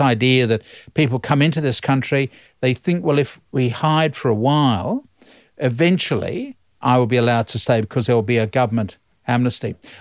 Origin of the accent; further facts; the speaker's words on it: London, United Kingdom; moved away as an adult; I'm a migrant. I came from London to study for a PhD back in 1973. So I'm a migrant.